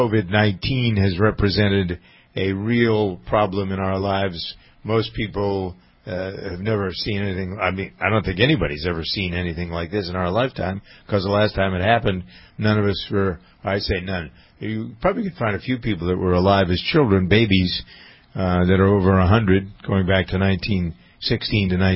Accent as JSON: {"language": "English", "town": "Framingham", "region": "Massachusetts", "country": "United States", "tie": "born or raised there", "said": "my hometown of Framingham, Massachusetts"}